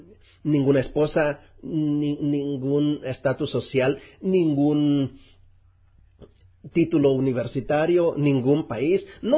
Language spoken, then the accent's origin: Spanish; Kansas, United States; Spanish is a second language; yo vine de Kansas y era un pueblito